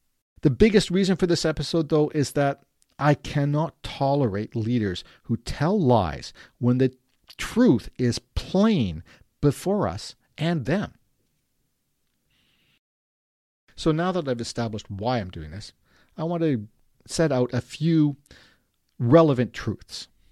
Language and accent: English; Canada; Third reason, I'm Canadian, in case you didn't know. I think I've mentioned it a few times. Anyway, I am Canadian